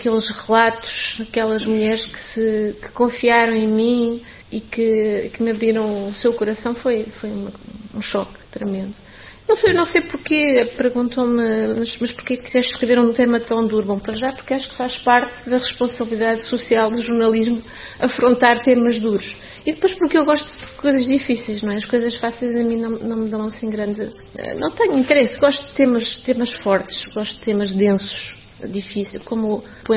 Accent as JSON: {"language": "Portuguese", "town": "Matosinhos", "region": "Norte", "country": "Portugal", "also_born_or_lived": "Lisbon", "said": "não sou de Ilhavo, sou de Matosinhos."}